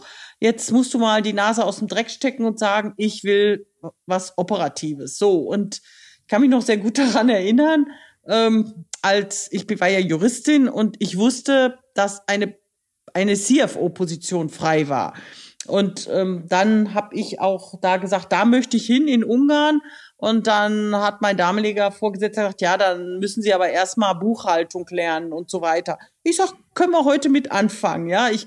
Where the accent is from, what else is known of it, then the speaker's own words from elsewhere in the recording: Balve, North Rhine-Westphalia, Germany; born there; ich bin aber waschechte Westfälin, geboren im Sauerland, in Balve im Sauerland und bin dort zur Schule gegangen in Arnsberg, habe dann in Münster Jura studiert und auch ein Semester BWL, habe in Bielefeld promoviert